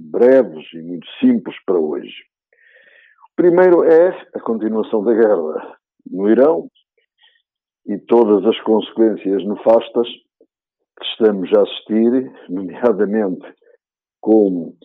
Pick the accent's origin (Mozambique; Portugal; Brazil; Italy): Portugal; Aquilo que, como português, lhe desejo pelo bem de todos nós